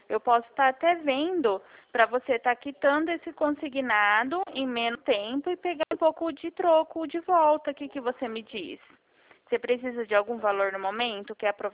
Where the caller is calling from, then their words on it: Dracena, São Paulo, Brazil; eu falo aqui de Dracena. Você conhece aqui Dracena?